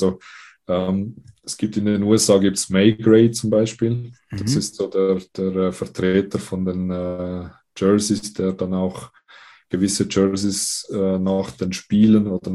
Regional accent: Switzerland; bei uns in der Schweiz ist das auch so

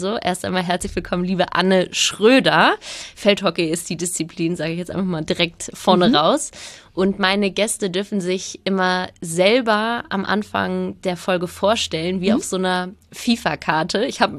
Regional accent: Hamburg, Germany; aus meiner Heimat Hamburg. Hier habe ich nicht nur die ersten 19 Jahre meines Lebens verbracht

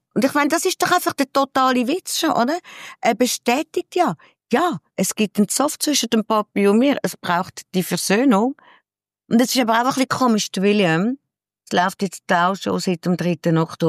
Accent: Glarus, Switzerland; Also ich bin ja auch Glarner.

